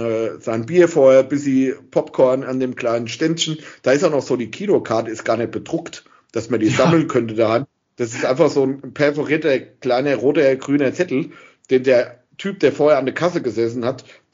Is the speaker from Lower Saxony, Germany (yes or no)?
no; Gelnhausen, Hesse, Germany; das Thema Kino bei uns in Gelnhausen, um da gleich mal drüber hinzugehen, mit den Kumpels dann ins Kino zu gehen, war für mich früher das Größte.